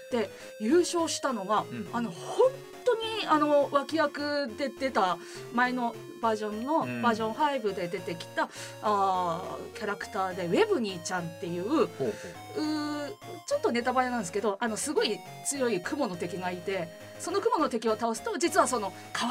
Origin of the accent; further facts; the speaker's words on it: Mito, Ibaraki, Japan; うちの地元の水戸のところに桜川ってところがあるんですけど